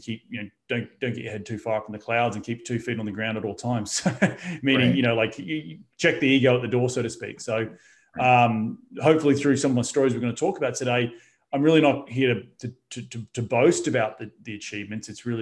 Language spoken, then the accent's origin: English; Australia; But yeah, but growing up in Australia was great, like surfing, sun, you know, playing rugby